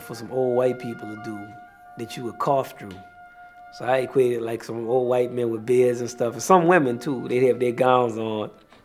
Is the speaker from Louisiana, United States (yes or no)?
yes; Kendall, Louisiana, United States; I grew up in Kendall, Louisiana. And they still had the ditches on the side of the street. It's country.